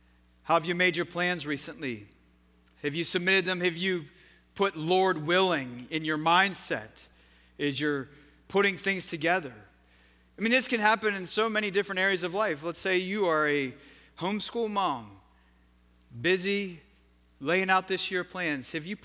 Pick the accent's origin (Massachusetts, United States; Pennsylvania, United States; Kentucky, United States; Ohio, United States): Pennsylvania, United States; Pittsburgh; Not many of you know that I grew up in Pittsburgh, and I'm very proud of that.